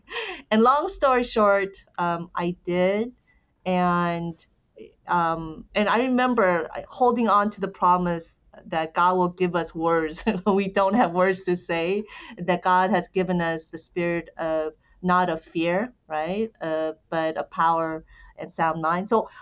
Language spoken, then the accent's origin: English; United States; I'm Korean American, the LA riots was something that was quite defining, probably for us.